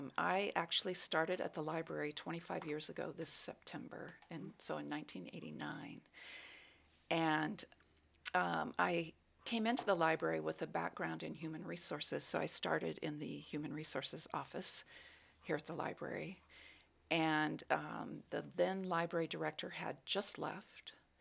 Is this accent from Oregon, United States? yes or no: yes; Oregon, United States; Well, I grew up in Southern Oregon, and I was the youngest of four